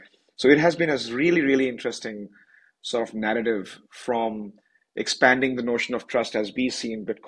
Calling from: Davos, Graubünden, Switzerland; this time I'm calling in from Davos, or Davos, as I've been reminded, the real pronunciation is Davos, not Davos.

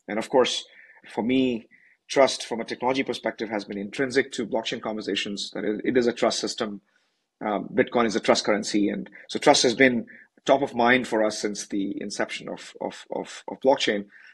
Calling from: Davos, Graubünden, Switzerland; this time I'm calling in from Davos, or Davos, as I've been reminded, the real pronunciation is Davos, not Davos.

